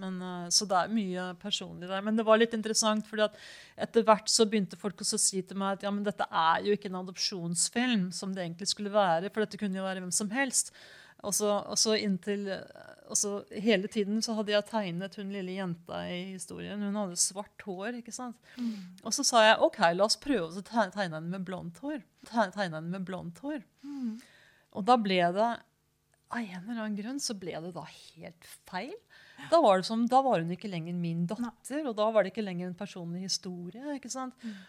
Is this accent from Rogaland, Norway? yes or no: no; Hamar, Innlandet, Norway; jeg vokste opp på Hamar, en liten by som var veldig fredelig, og det var ikke noe farlig